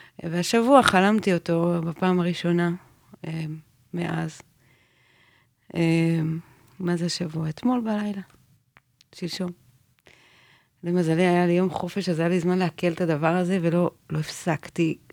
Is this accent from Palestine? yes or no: yes; Beit El, West Bank, Palestine; now in Merhavia, Israel; גדלתי בבית אל, כיום אני גרה ב מושב מרחביה.